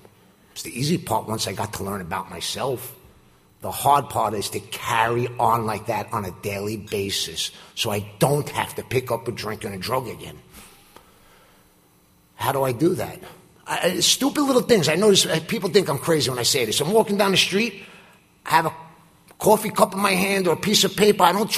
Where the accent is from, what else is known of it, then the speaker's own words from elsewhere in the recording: Brooklyn, New York, United States; I grew up in Brooklyn. Place called Canarsie. I live in Park Slope now. I grew up in Canarsie. I was like that red-headed Jewish stepchild in a predominantly Italian neighborhood at the time.